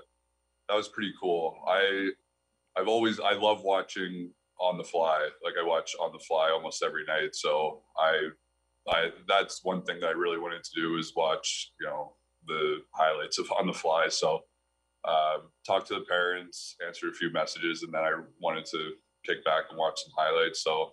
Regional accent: Pittsburgh, Pennsylvania, United States; I'm from Pittsburgh, so we're going to where I grew up and played all of my youth hockey.

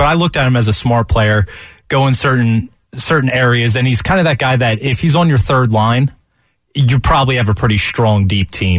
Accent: Reading, Pennsylvania, United States; Yeah, I talk about growing up in Reading a lot, so I got to see a lot of Reading Phillies.

